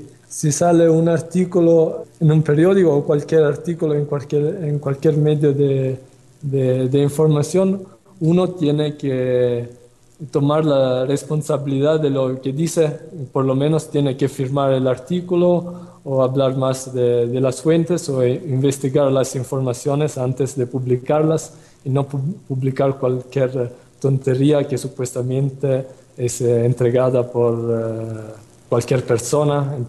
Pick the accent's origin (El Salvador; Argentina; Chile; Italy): Italy; Spanish is a second language; now in Chiapas, Mexico; Soy un ciudadano italiano … llevo 2 años y medio en Chiapas